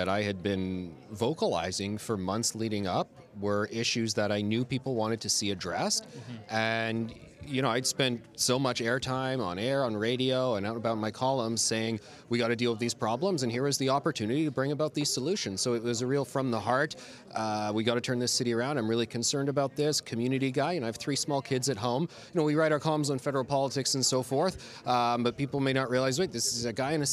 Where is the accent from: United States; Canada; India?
Canada; Toronto, Ontario; I grew up in Toronto. I'm a Toronto kid, a great teen years, university years, roaming about the city, and it's not the same.